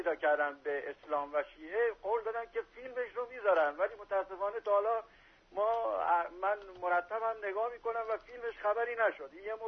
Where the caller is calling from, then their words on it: Shiraz, Fars, Iran; من از شیراز هستم،